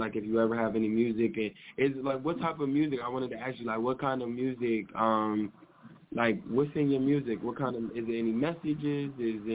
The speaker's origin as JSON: {"language": "English", "town": "Trenton", "region": "New Jersey", "country": "United States", "said": "Like, you said you're from Philly. I'm from Trenton. We ain't that far from each other"}